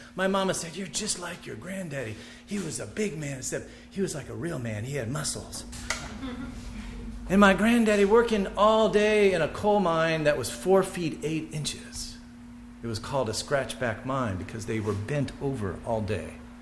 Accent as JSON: {"language": "English", "region": "Illinois", "country": "United States", "said": "I come from Southern Illinois in the coal fields that was devastated."}